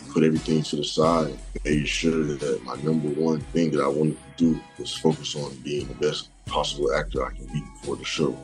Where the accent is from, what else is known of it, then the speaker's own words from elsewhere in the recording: Miami, Florida, United States; now in Los Angeles, United States; told me that he was going to move me from my hometown, Miami, to L.A.